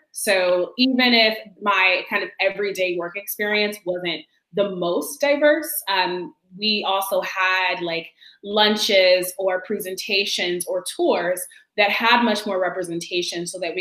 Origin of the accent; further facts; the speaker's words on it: Seattle, Washington, United States; I had the benefit of growing up in Seattle, right?